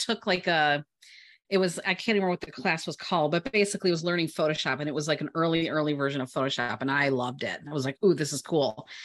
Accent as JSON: {"language": "English", "town": "Chicago", "region": "Illinois", "country": "United States", "tie": "born or raised there", "said": "I grew up on the South Side, but have lived on the North Side now."}